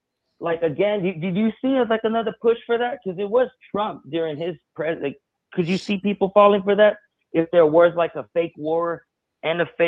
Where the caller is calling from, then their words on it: Texas, United States; from Texas. How y'all doing this evening?